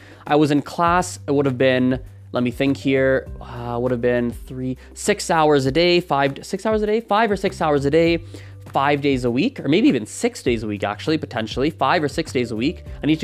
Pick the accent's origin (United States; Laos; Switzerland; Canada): Canada; first language Gujarati; English is a second language; And it's a language I grew up speaking. However, seeing as I grew up in Canada, there was a lot of stuff with Gujarati I didn't actually learn. So I couldn't read and write for the longest time.